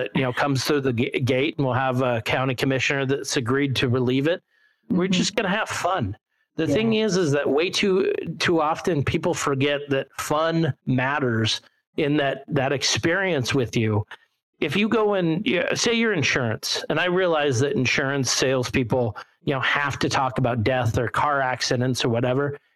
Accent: Lacey, Washington, United States; We're launching here in my hometown of Lacey.

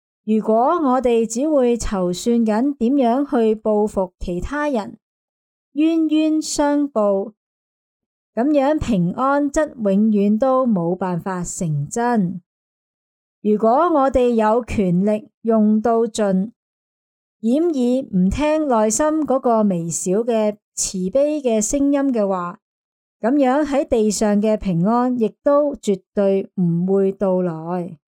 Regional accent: Hong Kong; 跟我们香港人一起见证了历史

